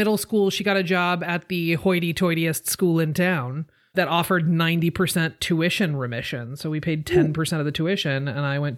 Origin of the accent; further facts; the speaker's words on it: Forest Grove, Oregon, United States; born there; I was born in Forest Grove, Oregon, to a, like a, at the time, I think my mom was a professor of early childhood education.